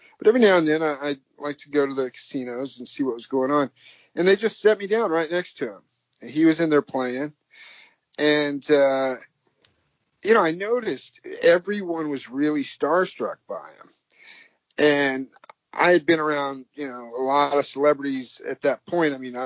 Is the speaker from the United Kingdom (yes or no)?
no; Illinois, United States; I grew up in Southern Illinois, and this was in Chicago.